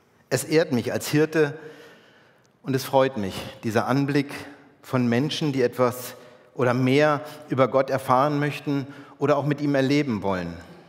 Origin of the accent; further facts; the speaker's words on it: Bergen, Lower Saxony, Germany; Ich bin in Bergen aufgewachsen, 80 Kilometer nördlich von hier. Und ich bin in der evangelisch-lutherischen St. Lamberti-Gemeinde getauft als Kind und konfirmiert worden.